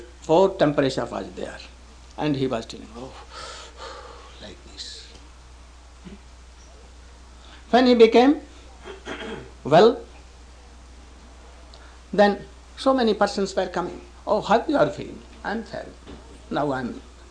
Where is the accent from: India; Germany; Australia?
India; English is a second language; I came from India.